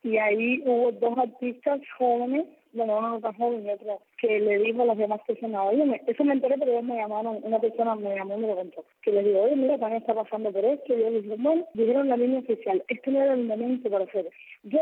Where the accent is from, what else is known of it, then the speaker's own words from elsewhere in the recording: Cuba; yo soy cubana, yo puedo venir a Cuba donde lo quiera, estoy con mis papeles arreglados